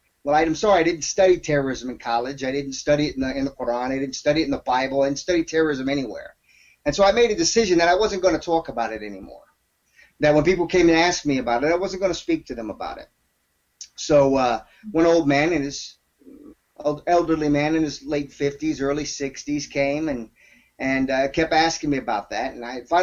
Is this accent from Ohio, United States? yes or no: no; New York, United States; even though I grew up in New York, I was around Hindus, Sikhs, Hasidic Jews, every kind of Christian you can think of.